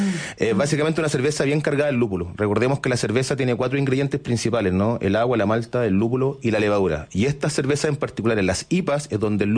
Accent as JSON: {"language": "Spanish", "town": "Concepción", "region": "Biobío", "country": "Chile", "said": "yo soy de Concepción"}